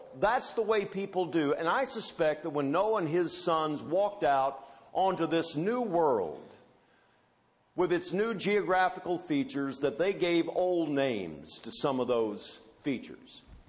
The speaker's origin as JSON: {"language": "English", "town": "Champaign", "region": "Illinois", "country": "United States", "tie": "born there", "said": "I was born in Champaign, Illinois."}